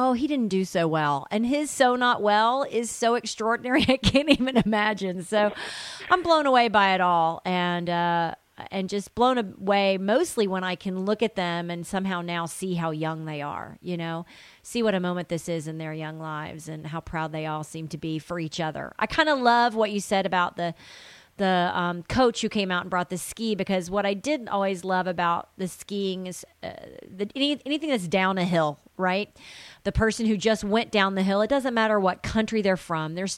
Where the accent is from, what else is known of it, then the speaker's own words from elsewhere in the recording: Tennessee, United States; now in Chicago, United States; because I grew up in Tennessee and we didn't have hockey. And so it's not in my blood yet, even though I've lived in Chicago a while.